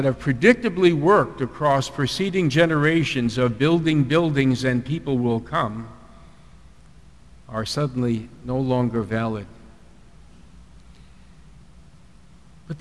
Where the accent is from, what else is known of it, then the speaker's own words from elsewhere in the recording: Huntington, New York, United States; I grew up on Long Island, New York, in a town called Huntington.